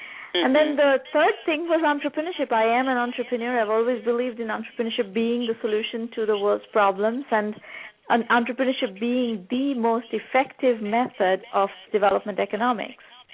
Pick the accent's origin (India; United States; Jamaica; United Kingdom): India; Kolkata, West Bengal; because I grew up in Calcutta, which is, I don't know how much you know about it, Calcutta is a rather poor city. I don't come from a poor family or that kind of a background